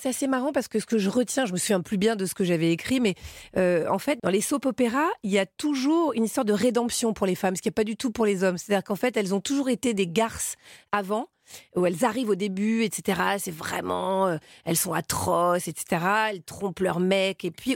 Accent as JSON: {"language": "French", "town": "Paris", "region": "Île-de-France", "country": "France", "said": "je suis parisienne"}